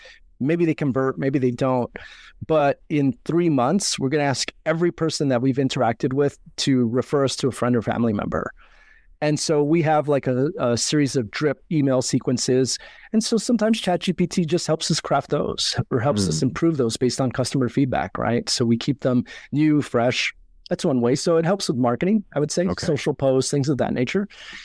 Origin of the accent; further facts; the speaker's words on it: Los Angeles, California, United States; I grew up in a community. I grew up in East